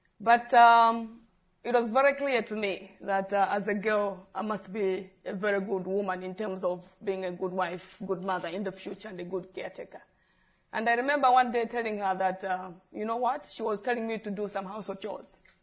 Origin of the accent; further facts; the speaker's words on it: Malawi; I'm from Malawi, and I did my primary school in the 80s and secondary school in the early 90s.